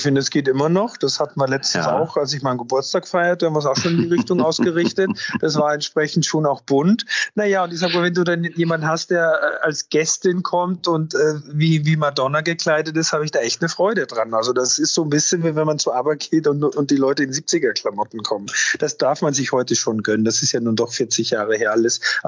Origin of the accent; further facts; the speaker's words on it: Austria; für mich als Österreicher